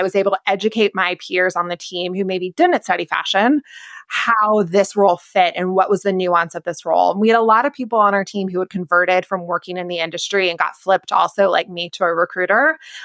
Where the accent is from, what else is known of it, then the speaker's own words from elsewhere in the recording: the South, United States; The holiday hours and the fact that I grew up in the South, I was living in New York City.